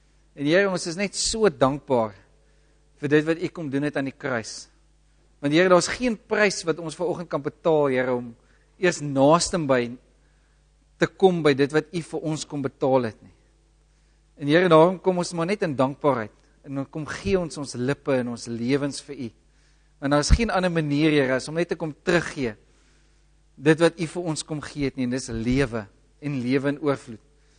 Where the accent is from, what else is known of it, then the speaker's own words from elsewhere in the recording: Caledon, Western Cape, South Africa; en ek kom van Caledon af.